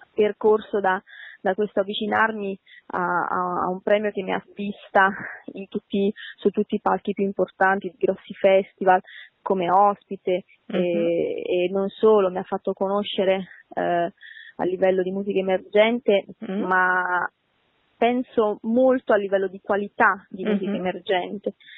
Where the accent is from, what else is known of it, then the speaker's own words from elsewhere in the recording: Wädenswil, Zurich, Switzerland; io vivevo in un paese sul lago proprio vicinissimo a Zurigo che si chiama, bellissimo tuttora, si chiama Wädenswil